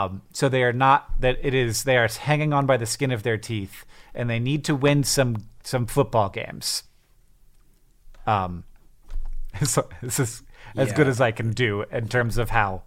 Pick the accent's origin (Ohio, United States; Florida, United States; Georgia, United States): Florida, United States; now in Montana, United States; But, like, you know, I grew up in Florida where most of it's just. And out here in Montana, like, Montana is a Spanish word.